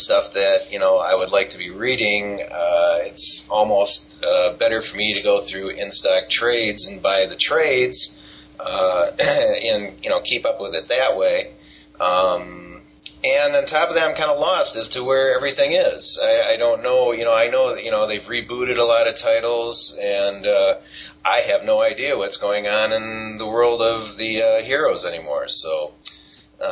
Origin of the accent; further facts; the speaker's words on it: Detroit, Michigan, United States; Oh, by the way, I'm from the Detroit area of Michigan.